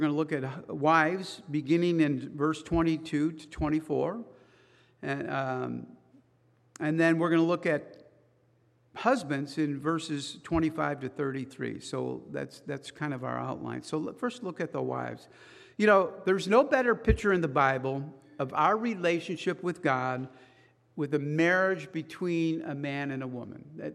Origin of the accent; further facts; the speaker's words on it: Chicago, Illinois, United States; I grew up in Chicago. I've met some bad cops there growing up.